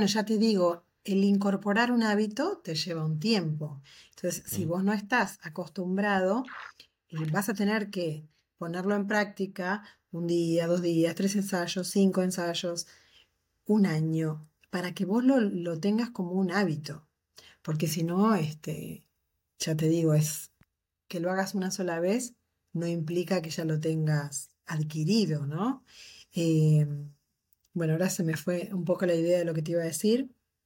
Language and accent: Spanish; Adicora, Falcón, Venezuela; yo soy de Adicora